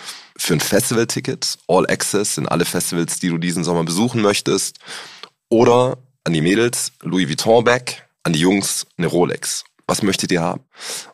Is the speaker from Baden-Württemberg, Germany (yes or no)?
yes; Stuttgart, Baden-Württemberg, Germany; ich komme aus Stuttgart